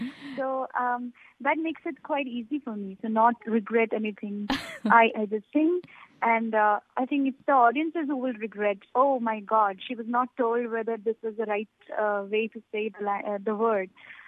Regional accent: India; I'm an Indian. I feel very honored that I have so much of variety with me all the time.

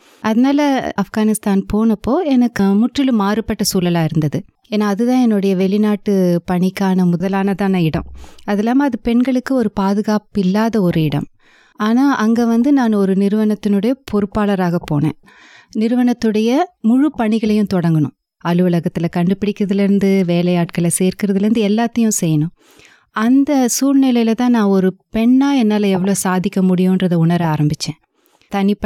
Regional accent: Ooty, Tamil Nadu, India; நான் பிறந்து வளர்ந்தது எல்லாமே நீல்கிரீஸில், அதாவது ஊட்டி என்ற ஒரு மலைப்பிரதேசத்தில் தான் நான் பிறந்து வளர்ந்தேன்.

